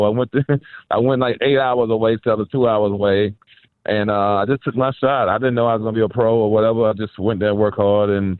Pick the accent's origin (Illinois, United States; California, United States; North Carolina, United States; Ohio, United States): Ohio, United States; Cleveland; So when I was growing up in Cleveland, you know, inner city of Cleveland, it wasn't the greatest time growing up.